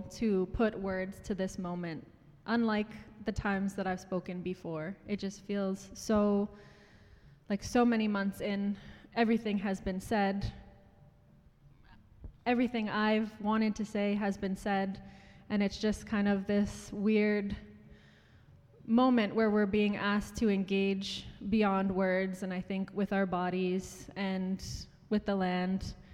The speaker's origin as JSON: {"language": "English", "region": "Ontario", "country": "Canada", "said": "I'm Anishinaabe from Treaty 3 territory in northwestern Ontario, and I'm also Scottish and Irish on my mother's side."}